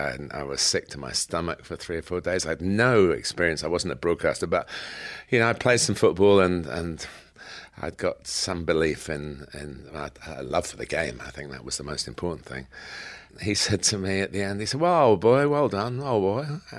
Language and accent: English; Chester, North West England, United Kingdom; born there; I was born in Chester